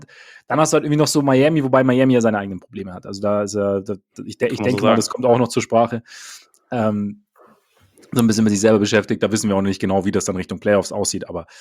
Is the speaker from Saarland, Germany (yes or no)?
no; Bavaria, Germany; Ich bin hier im Umland aufgewachsen.